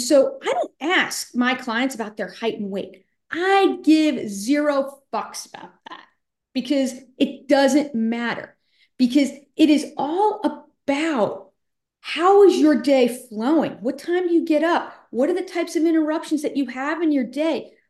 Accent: New York, United States; Yeah, so you said I'm from New York.

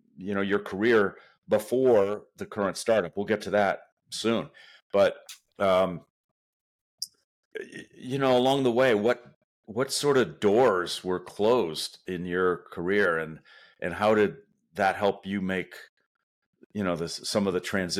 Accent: Michigan, United States; You know, I'm from Michigan, and we don't say The University of Michigan.

